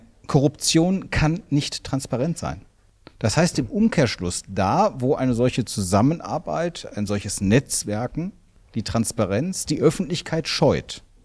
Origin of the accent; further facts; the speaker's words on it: Cologne, North Rhine-Westphalia, Germany; Und da sage ich, nee, als Kölner, das kann ich so nicht stehen lassen.